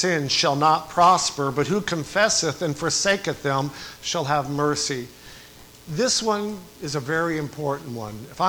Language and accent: English; New York, United States; I'm from New York. We don't have anything like that.